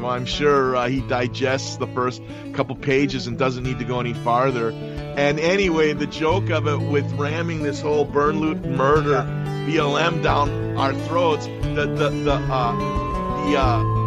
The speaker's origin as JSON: {"language": "English", "town": "Milwaukee", "region": "Wisconsin", "country": "United States", "tie": "born or raised there", "said": "And when I was a kid, I grew up in Milwaukee"}